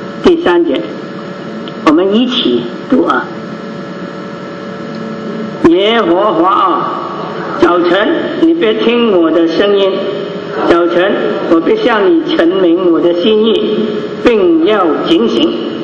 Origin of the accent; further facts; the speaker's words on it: Guangdong, China; accent: Cantonese; 我们 广东话啊，打更啊，哦，我们广东话叫打更